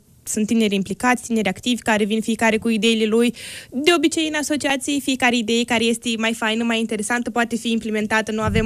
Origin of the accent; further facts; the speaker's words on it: Soroca, Soroca District, Moldova; Eu sunt din Republica Moldova și în orașul de unde sunt eu, din Soroca, era organizații de tineret, asociații, consilii ale tinerilor